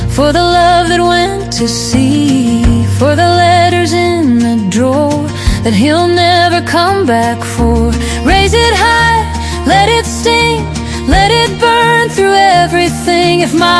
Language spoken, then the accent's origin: English; South Africa; from South Africa.